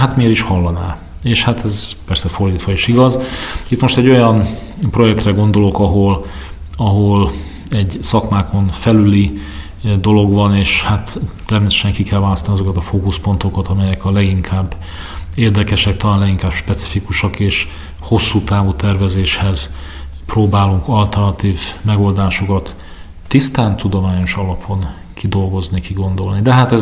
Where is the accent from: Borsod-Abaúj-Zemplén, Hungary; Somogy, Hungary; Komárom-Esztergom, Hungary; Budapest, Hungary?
Komárom-Esztergom, Hungary; vagy akár Komárom megye, ahonnan ahol én felnőttem